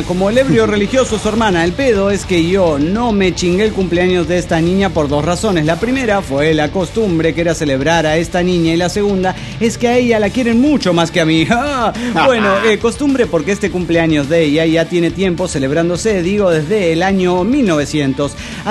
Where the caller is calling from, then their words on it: Managua, Nicaragua; de Managua, Nicaragua.